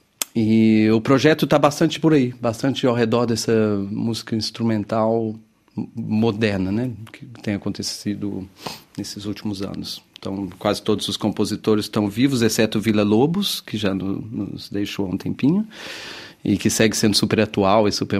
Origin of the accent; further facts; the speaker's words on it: Goiânia, Goiás, Brazil; Eu, particularmente, que cresci em Goiânia, que sempre fui a Pirinópolis, a região toda do Cerrado